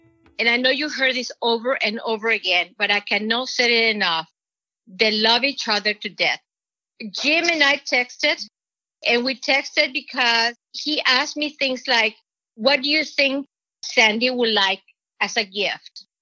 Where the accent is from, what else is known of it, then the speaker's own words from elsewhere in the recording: Mexico; Jim will make fun of my accent because I'm from Mexico and he's from Guatemala.